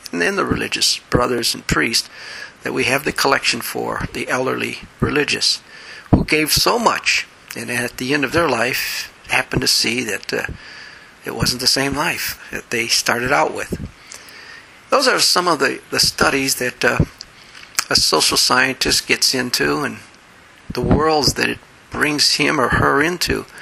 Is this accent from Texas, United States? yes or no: no; Chicago, Illinois, United States; An accent? Me? I'm from Chicago. We don't have an accent.